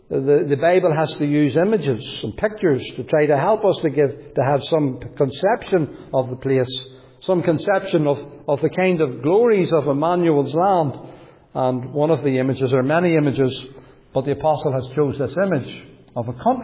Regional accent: United Kingdom; that we're British, we're not embarrassed by being British, we're not ashamed of it

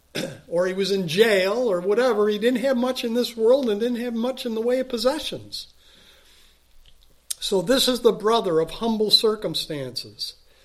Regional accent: Chicago, Illinois, United States; And I'll tell you, I grew up in Chicago.

